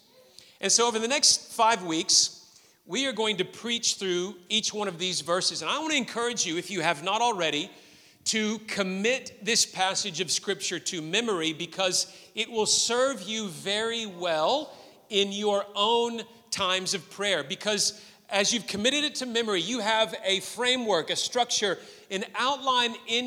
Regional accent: United States; when I was playing baseball in high school growing up in the States

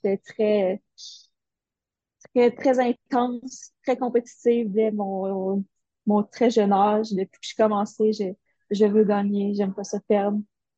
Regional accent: Quebec City, Quebec, Canada; Puis sinon, là, je viens de Québec.

